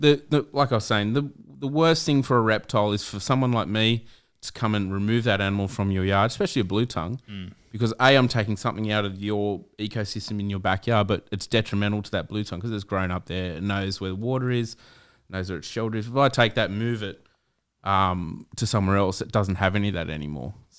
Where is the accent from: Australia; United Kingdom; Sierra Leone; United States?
Australia; San Remo, New South Wales; No, I grew up on Central Coast. So I grew up in San Remo. When I was born, San Remo wasn't very populated.